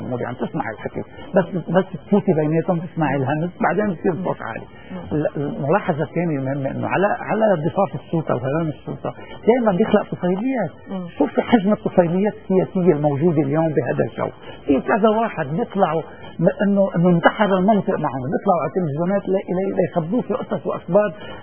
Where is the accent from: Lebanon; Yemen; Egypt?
Lebanon; نحن في العمل نقول نحن لبنانيين الهوية، نحن ما عندنا حدا شيعي الهوية، شيعية هي مذهبنا وهذا نحتفظ فيه